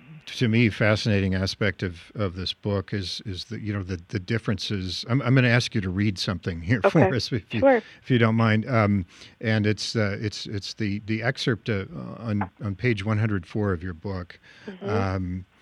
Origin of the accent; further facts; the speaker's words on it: Midwest, United States; I should say I'm from the Midwest too, so I fully understand what you're saying.